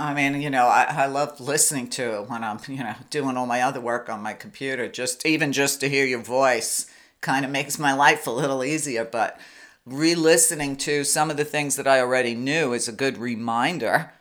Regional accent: Brooklyn, New York, United States; Everybody in my neighborhood, and I grew up in the inner city, I mean, I grew up in Brooklyn

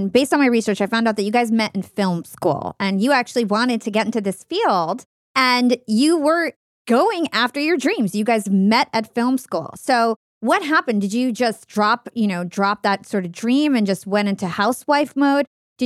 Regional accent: New Jersey, United States; I am Arab American. I grew up in New Jersey.

